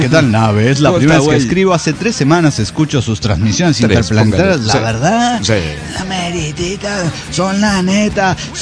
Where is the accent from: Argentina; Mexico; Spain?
Mexico; Mérida, Yucatán; Y que soy de Mérida, Yucatán.